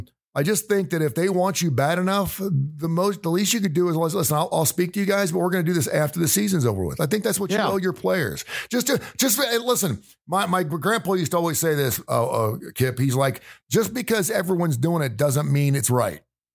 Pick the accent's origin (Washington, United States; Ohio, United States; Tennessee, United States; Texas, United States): Ohio, United States; Cincinnati; And I said, no, I'm from Cincinnati.